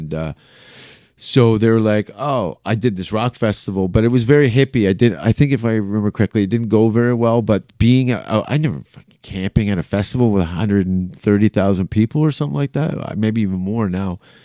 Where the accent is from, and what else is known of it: Canada